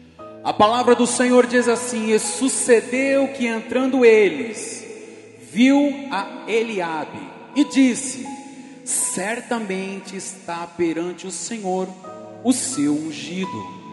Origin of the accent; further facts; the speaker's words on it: São José do Rio Preto, São Paulo, Brazil; eu sou de São José do Rio Preto, da Igreja Caçula do Ministério, né? Igreja Presbiteriana Renovada do Jardim Arroio.